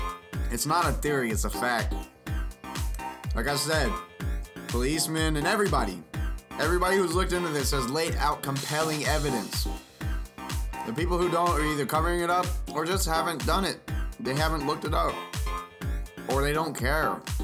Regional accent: the South, United States; I come from the South, man. I was taught to have, how do you say, integrity.

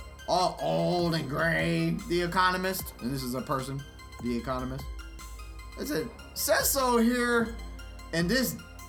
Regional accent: Texas, United States; Must be because I'm from Texas.

